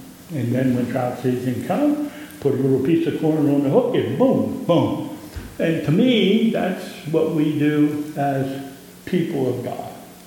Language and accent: English; Pennsylvania, United States; I grew up in Pennsylvania, and we did a lot of trout fishing in Pennsylvania.